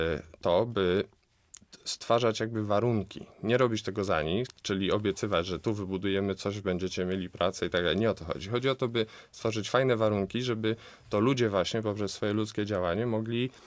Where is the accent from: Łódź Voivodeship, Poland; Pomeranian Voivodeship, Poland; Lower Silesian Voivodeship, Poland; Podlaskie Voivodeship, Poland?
Łódź Voivodeship, Poland; Łódź; ja jestem łodzianinem od zawsze. Urodziłem się w tym mieście, spędziłem tutaj całe dzieciństwo, studia, wykształciłem się też w Łodzi.